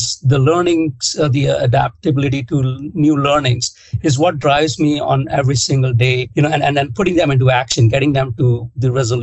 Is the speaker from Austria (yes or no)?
no; India; born there; I was born in India